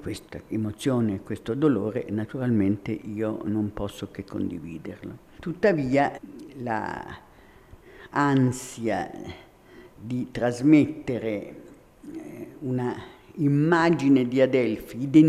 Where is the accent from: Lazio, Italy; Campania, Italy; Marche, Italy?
Lazio, Italy; Rome; io ho passato la mia adolescenza, la mia infanzia e adolescenza a Roma